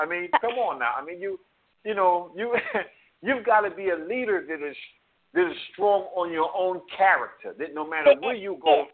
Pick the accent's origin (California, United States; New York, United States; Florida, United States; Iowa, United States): New York, United States; I'm the New Yorker that can do that.